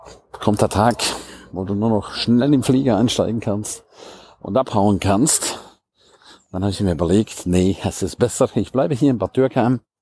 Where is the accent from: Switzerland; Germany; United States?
Switzerland; für mich als Schweizer kein Problem. Als Schweizer darf ich ja noch in meiner Heimat.